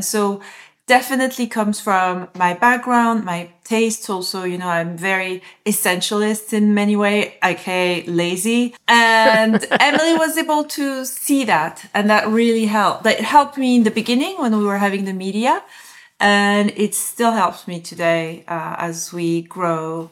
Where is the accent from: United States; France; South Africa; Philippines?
France; moved away as an adult; as a French woman, I grew up in France. I left France when I was in my early 30s.